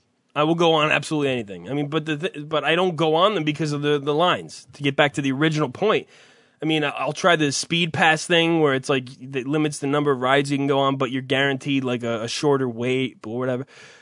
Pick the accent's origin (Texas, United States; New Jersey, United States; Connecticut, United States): New Jersey, United States; I say Great Adventure, not Six Flags because I'm from New Jersey, and it's just one of those things.